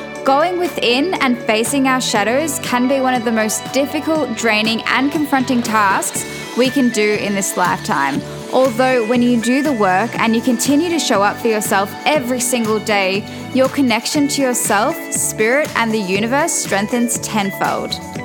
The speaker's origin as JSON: {"language": "English", "town": "Melbourne", "region": "Victoria", "country": "Australia", "said": "I am from Melbourne, Australia. Now, prior to the year of 2020, I actually identified as a really radical atheist/realist."}